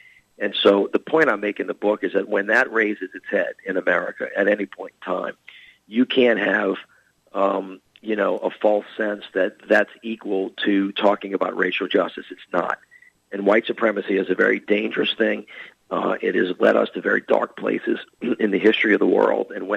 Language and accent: English; the South, United States; And I love the South. I'm a Southerner through and through.